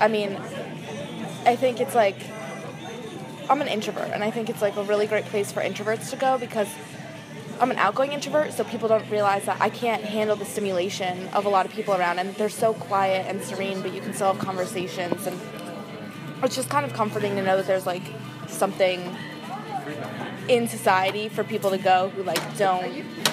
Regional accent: Connecticut, United States; I'm from Connecticut.

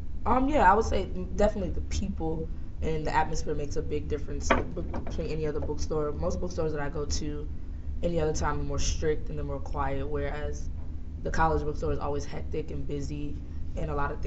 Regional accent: Reedville, Virginia, United States; I'm from Reedville, Virginia.

